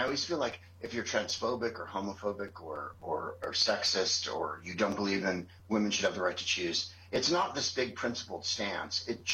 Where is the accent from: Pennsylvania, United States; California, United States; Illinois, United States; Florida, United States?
California, United States; San Francisco; Because I am from San Francisco, and this has been my the dream of my lifetime, to have a woman from San Francisco be president.